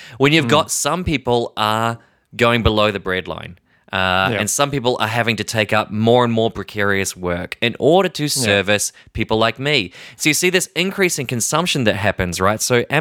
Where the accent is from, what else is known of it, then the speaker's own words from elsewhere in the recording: Scotland, United Kingdom; You're Irish, I'm Scottish.